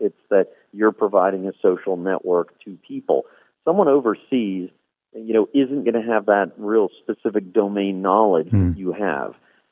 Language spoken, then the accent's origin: English; Pennsylvania, United States; I grew up in a very different part of the country. I grew up in Pennsylvania